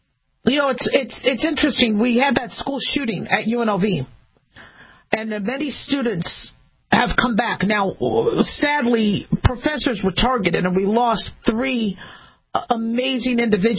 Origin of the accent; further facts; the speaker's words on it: California, United States; I remember growing up in California, you'd have earthquake drills.